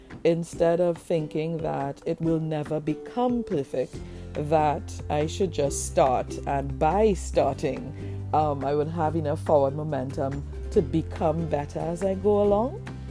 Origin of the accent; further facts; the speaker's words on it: Trinidad & Tobago; hello, I'm 36 years old. And I'm a bookworm from Trinidad and Tobago in the West Indies.